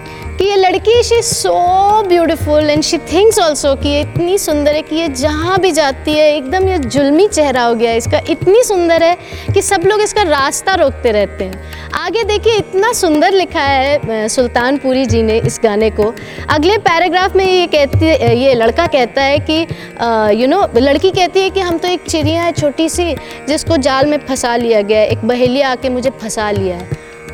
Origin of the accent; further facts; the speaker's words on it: Bihar, India; first language Bhojpuri; हम बिहार से हैं और भोजपुरी मेरी भाषा है।